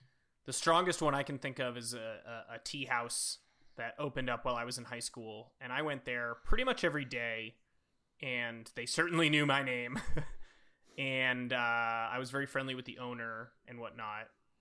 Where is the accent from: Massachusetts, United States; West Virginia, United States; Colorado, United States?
Massachusetts, United States; Newburyport; I mean, it happened to me growing up in Newburyport as well